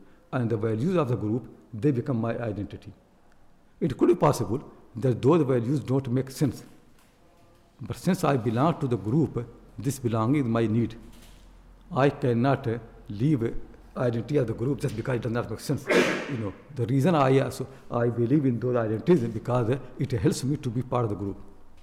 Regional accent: United Kingdom; this identity of British people, and I'm British, I eat with the left hand.

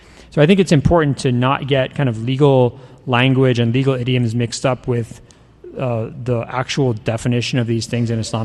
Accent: Chevy Chase, Maryland, United States; I was raised in Washington, D.C. suburbs.

